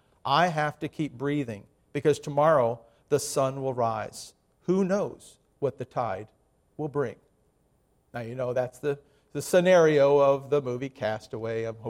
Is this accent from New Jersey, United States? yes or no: no; Miami, Florida, United States; I grew up in Miami, and but no air conditioning.